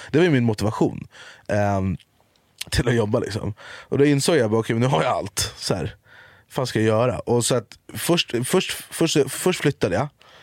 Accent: Jordbro, Stockholm County, Sweden; Men jag är så jävla tacksam för min uppväxt i Jordbro.

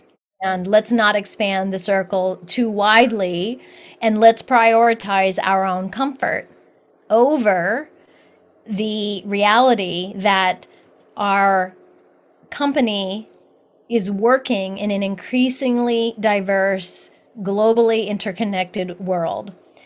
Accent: Columbus, Ohio, United States; Now, I grew up in Columbus, Ohio, and I grew up in a very, very homogeneous town in Columbus, Ohio.

